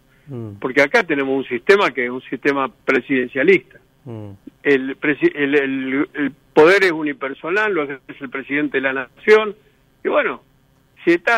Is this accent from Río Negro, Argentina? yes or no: no; San Lorenzo, Santa Fe, Argentina; born there; yo vengo de una zona, yo nací cerca en San Lorenzo, en Santa Fe.